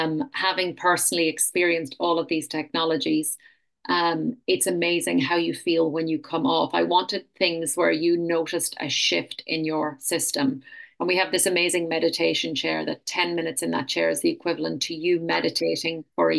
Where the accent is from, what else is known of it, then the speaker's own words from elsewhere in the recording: Queensland, Australia; Well, I'm from the Sunshine Coast, and there's some beautiful hinterland up here.